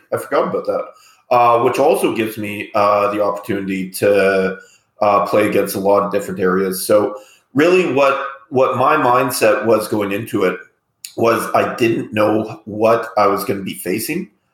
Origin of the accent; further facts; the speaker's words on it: Canada; as a Canadian